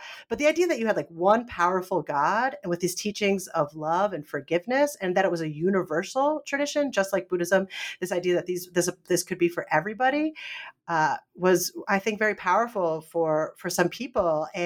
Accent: Northeast, United States; now in North Carolina, United States; And I did not grow up myself as Baptist. I grew up in the Northeast. And so there weren't as many Baptists. Now I'm in North Carolina, so there's a lot more Baptist communities.

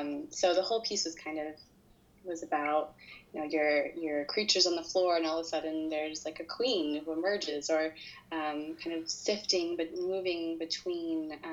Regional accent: Chicago, Illinois, United States; born there; also born or lived in Los Angeles / New York; I am an American. I was born in Chicago. I lived in LA and I lived in New York

